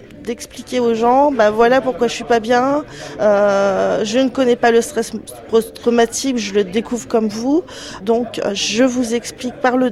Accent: Paris, Île-de-France, France; j'ai 39 ans, je suis parisienne

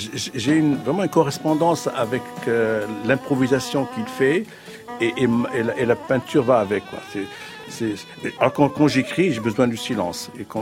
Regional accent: Morocco; Alors que chez nous, au Maroc, en 65, il y a eu des manifestations, il y a eu des centaines de morts.

